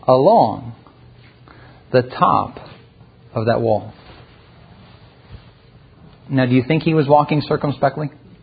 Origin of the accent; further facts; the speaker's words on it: Philippines; Many of you know that I grew up in the Philippines. Much of my time that I spent in the Philippines was out in the mountains, in the jungle with the natives.